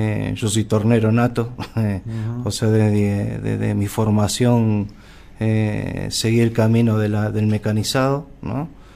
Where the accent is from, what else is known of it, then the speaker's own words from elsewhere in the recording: Buenos Aires, Argentina; Yo vengo de Buenos Aires, ¿no? Soy un emprendedor nato, de chico siempre estuve innovando en cosas. Yo soy técnico mecánico, recibí de una escuela técnica en Buenos Aires